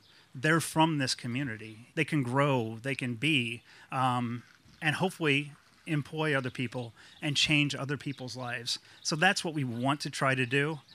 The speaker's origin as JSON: {"language": "English", "town": "Peoria", "region": "Illinois", "country": "United States", "lives_now": "Naples, United States", "said": "I'm originally from Peoria, Illinois. Live in Naples, Florida now"}